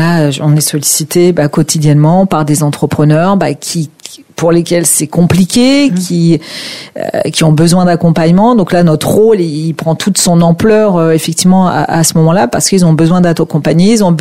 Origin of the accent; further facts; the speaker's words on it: France; Nous sommes des Français, des Latins par définition, et on a besoin de ces rencontres physiques.